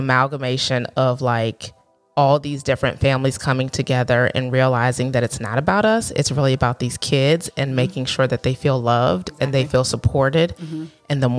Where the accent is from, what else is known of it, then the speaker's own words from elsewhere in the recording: Maryland, United States; also born or lived in Tennessee; And I decided, like, Tennessee wasn't home for me. I'm originally from Maryland. And so I moved back home to Maryland.